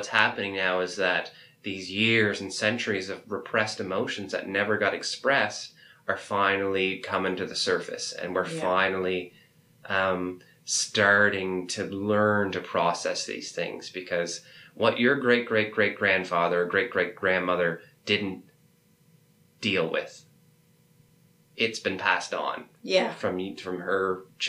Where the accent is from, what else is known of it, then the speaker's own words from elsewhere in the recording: Nova Scotia, Canada; I can relate to that so much from growing up in Cape Breton